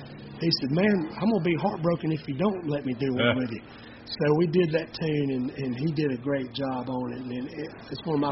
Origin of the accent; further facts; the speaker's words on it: North Carolina, United States; we're all from the same part of the country. We're all from North Carolina.